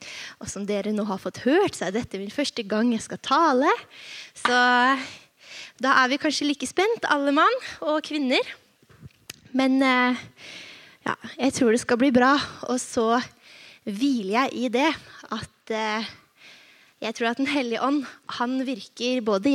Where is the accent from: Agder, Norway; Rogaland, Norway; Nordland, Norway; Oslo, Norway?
Oslo, Norway; now in Hamar, Norway; Jeg kommer fra Oslo, egentlig. Så jeg gift med Jens Christian, som har gjemt seg baki der. Og så bor vi nå på Hamar.